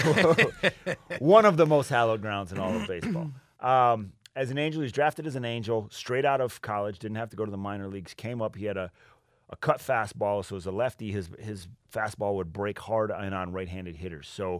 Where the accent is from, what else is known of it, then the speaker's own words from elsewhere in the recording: Flint, Michigan, United States; One, I'm from Flint, as you say.